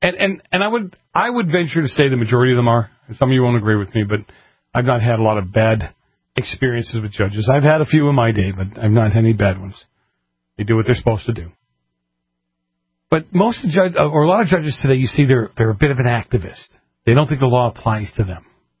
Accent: Massachusetts, United States; And then, and Robert out of Massachusetts, my hometown.

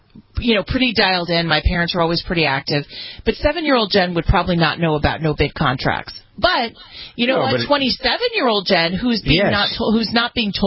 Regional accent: California, United States; he's getting recalled in my home state of California.

